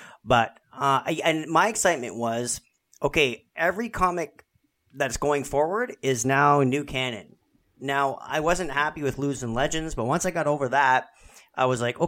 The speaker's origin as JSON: {"language": "English", "town": "Sudbury", "region": "Ontario", "country": "Canada", "tie": "born or raised there", "said": "I mean, I was raised in Sudbury, Ontario. We did have a comic shop, but it was, like, 30 minutes from where I lived."}